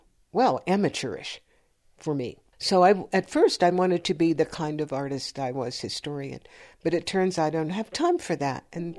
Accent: Berkeley, California, United States; So I grew up on the Berkeley campus.

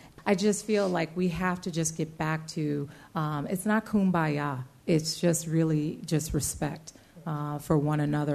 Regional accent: Bridgeport, Connecticut, United States; And people often say, where are you from? And I say, Bridgeport, Connecticut. And they go, no, where are you from? And I said, Bridgeport, Connecticut, Bridgeport Hospital.

